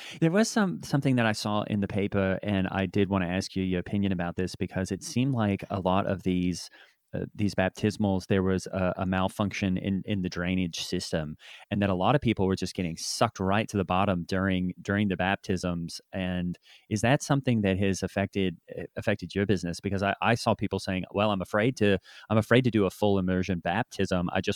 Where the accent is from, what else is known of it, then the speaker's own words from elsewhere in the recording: Australia; I'm from Australia.